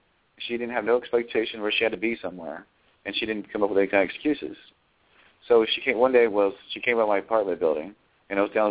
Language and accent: English; Ohio, United States; about 6 months later, I went back home. I'm from Ohio. So I went home